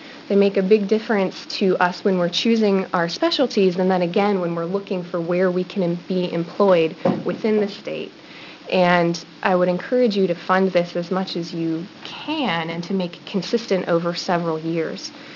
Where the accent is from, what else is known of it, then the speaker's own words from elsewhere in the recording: Canby, Oregon, United States; now in Milwaukie, United States; I grew up in Canby, went to U of O, went to OHSU, and now I'm in Milwaukee and planning to stay in Oregon for as long as I possibly can.